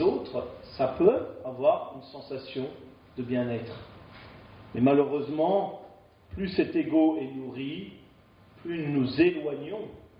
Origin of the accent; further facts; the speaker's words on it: France; En plus, on est français, alors on aime bien la critique constructive